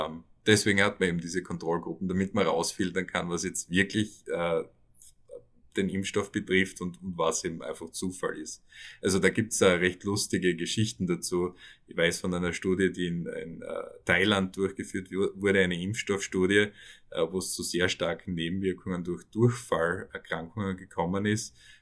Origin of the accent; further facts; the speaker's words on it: Styria, Austria; moved away as an adult; now in United States; ich bin auch Steirer, ich bin auf der Backe aufgewachsen, bin dann zur Ausbildung nach Wien an die Universität für Bodenkultur